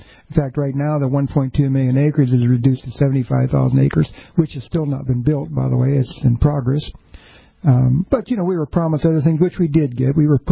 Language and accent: English; Bismarck, North Dakota, United States; I'm from Bismarck.